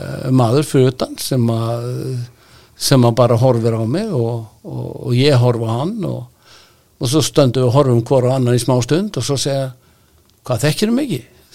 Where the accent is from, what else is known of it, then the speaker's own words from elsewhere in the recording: Akranes, Western Region, Iceland; ef þú hefur nógan áhuga, þá náttúrulega æfir og það gerðum við upp á Skaga sem krakkar